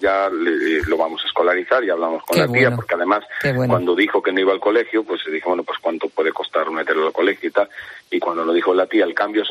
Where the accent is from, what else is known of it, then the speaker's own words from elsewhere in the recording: Mexico; born there; y eso que yo nací en México, ¿no?